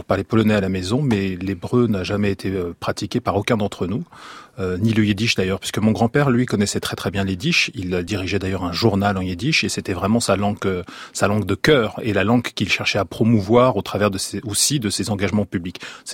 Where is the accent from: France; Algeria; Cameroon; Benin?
France; born there; Moi, je suis né en France, je suis français et je ne ressens pas de double appartenance, même si j'ai évidemment par le sort, le destin de mes parents qui ont choisi l'exil de Pologne, j'ai aussi des racines